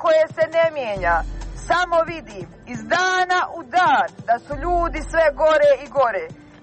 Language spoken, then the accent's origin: Bosnian; Donja Jablanica, Herzegovina-Neretva Canton, Bosnia & Herzegovina; Dolazim iz Donje Jablance.